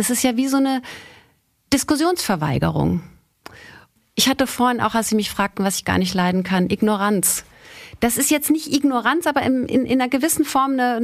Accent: Austria; now in Germany; ich bin Österreicherin. Ich wähle in Österreich, okay. Ich darf in Deutschland gar nicht wählen. Ich möchte aber die deutsche Staatsbürgerschaft jetzt schon langsam, aber sicher mal beantragen.

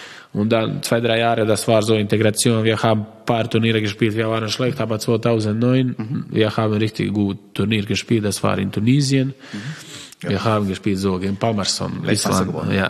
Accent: Croatia; German is a second language; ich sage, ich bin stolz, weil ich bin Kroate

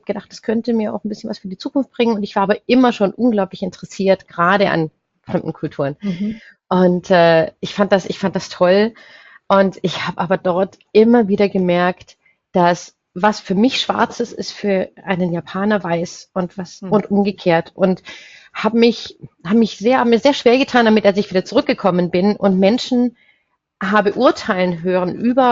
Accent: Germany; ich bin in Deutschland aufgewachsen. Trotz allem habe ich meine Kindheit in Deutschland verbracht

